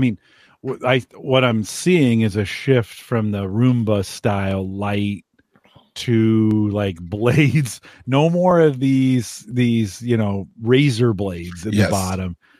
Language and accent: English; California, United States; I grew up in the Bay Area, so I'm a Giants fan.